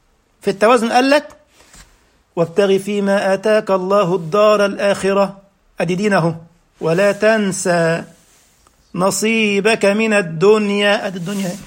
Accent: Egypt; now in Germany; هنا في ألمانيا ميني باص، في الميني باص ده اللي هو 14 راكب تقريبا عندنا في مصر يعني.

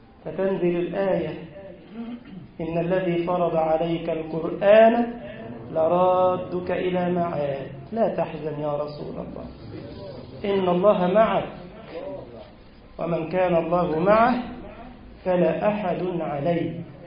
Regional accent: Egypt; وأن تؤمن بلدنا مصر يا رب العالمين

